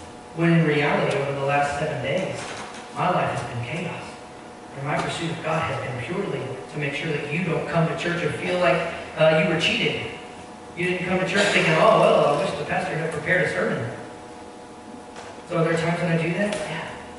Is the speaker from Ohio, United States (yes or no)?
no; Texas, United States; And I grew up in Texas, and I understand the analogy.